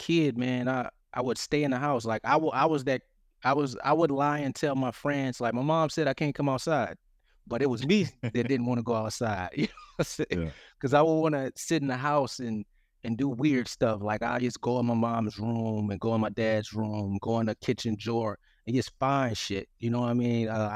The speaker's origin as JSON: {"language": "English", "town": "Detroit", "region": "Michigan", "country": "United States", "said": "I'm from Detroit, Michigan. So I start going to Wayne State University"}